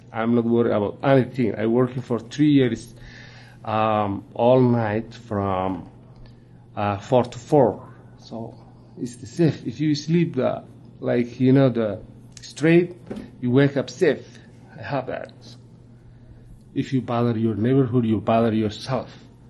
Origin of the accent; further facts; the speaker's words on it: Somalia; English is a second language; moved away; I'm came from Somalia, like East Africa. I came here like 2012.